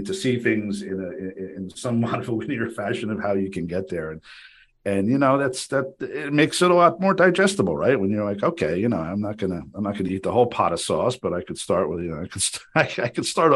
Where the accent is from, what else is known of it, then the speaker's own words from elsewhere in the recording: Paramus, New Jersey, United States; I grew up with you in Paramus